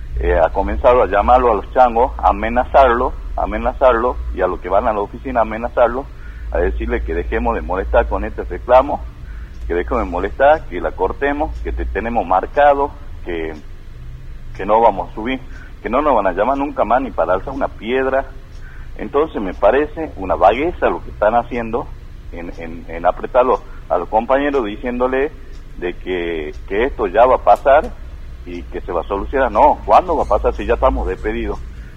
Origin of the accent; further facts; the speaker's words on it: Salta, Argentina; nosotros somos salteños, nosotros somos los dueños de nuestra tierra acá.